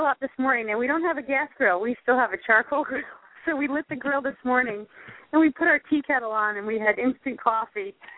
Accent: New York, United States; My hometown in New York, in Rockland County, just completely flooded, trashed.

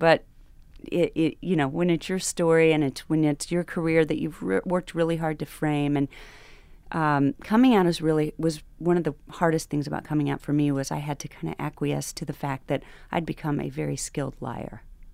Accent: Kansas City, United States; We'd never had one in Kansas City. And I say we because I will always consider Kansas City my hometown.

